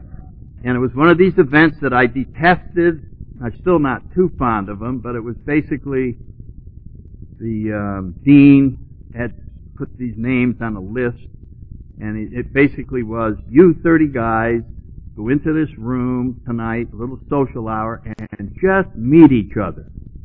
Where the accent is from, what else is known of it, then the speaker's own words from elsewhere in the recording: New Haven, Connecticut, United States; now in Florida, United States; I grew up in New England, in New Haven, Connecticut, and spent a lot of years in the Marine Corps, traveled around, but most of it was on the East Coast, and I ended up in Florida